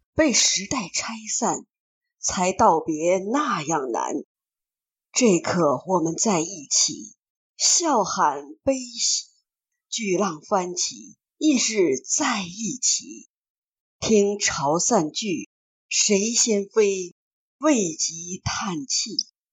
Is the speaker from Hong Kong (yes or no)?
yes; Hong Kong; 我出生及成长于香港，父母是从中国大陆迁徙而来的难民，在狮子山下的木屋区建立家庭